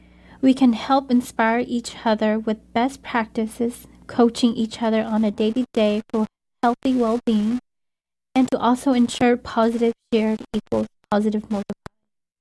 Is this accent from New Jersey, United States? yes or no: no; California, United States; I am Hmong American. Hmong is spelled H-M-O-N-G, and the H is silent. I am a natural born citizen, a California native.